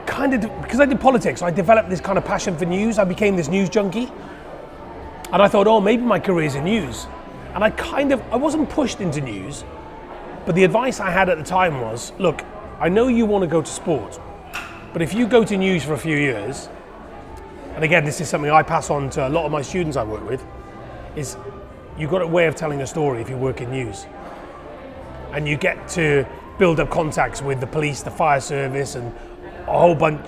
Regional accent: Cardiff, Wales, United Kingdom; accent: Cardiff; because my accent, I was very Cardiff, I was, you know, I've refined my accent over the years.

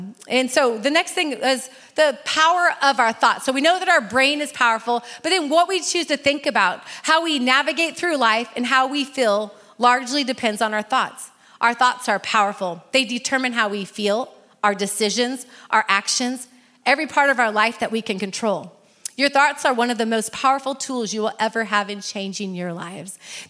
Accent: California, United States; I grew up in Northern California on the coast, and it rained all the time.

